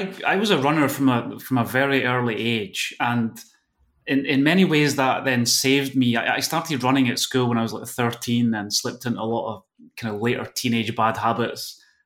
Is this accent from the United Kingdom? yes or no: yes; Scotland, United Kingdom; accent: Scottish; also born or lived in Basque Country; now in Spain; I've been living in Spain, Rupi, for over almost actually 20 years. And so I've lost all my Scottish accent, as you can hear, right?